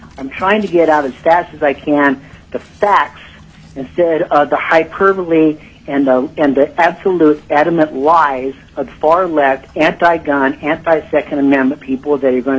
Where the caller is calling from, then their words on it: Palmer, Alaska, United States; I'm calling from Palmer, and I'm speaking for myself.